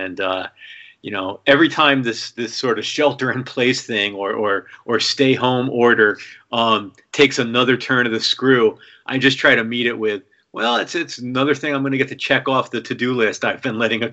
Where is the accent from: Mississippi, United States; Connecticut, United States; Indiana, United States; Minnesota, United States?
Connecticut, United States; yeah, I'm from Connecticut. I'm from outside of New Haven